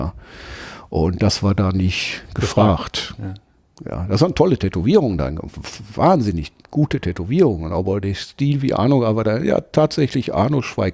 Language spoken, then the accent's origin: German; Duisburg, North Rhine-Westphalia, Germany; accent: Duisburg; Und mein Duisburger Akzent hat mich dann, nochmal rausgehauen.